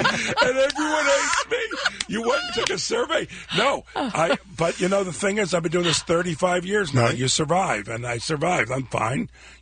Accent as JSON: {"language": "English", "town": "Chicago", "region": "Illinois", "country": "United States", "lives_now": "Los Angeles, United States", "said": "I'm from Chicago, but L.A. is my home, and I will live here for the rest of my life."}